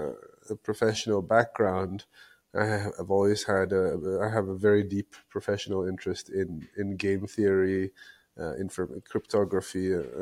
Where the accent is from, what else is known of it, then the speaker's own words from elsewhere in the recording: Ethiopia; and I'm from Ethiopia